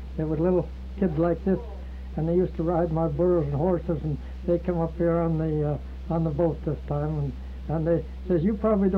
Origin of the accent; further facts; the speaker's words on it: Montana, United States; now in Chelan, United States; And it's like I was raised in Montana.